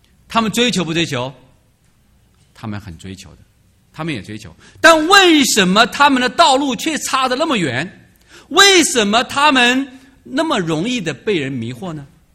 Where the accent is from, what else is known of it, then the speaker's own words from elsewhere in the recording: China; 我们中国人呢，可能是受佛教的影响，从小就知道要积功德。